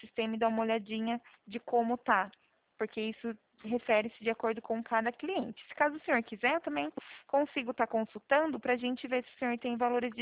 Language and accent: Portuguese; São Paulo, Brazil; Eu sou daqui do interior de São Paulo.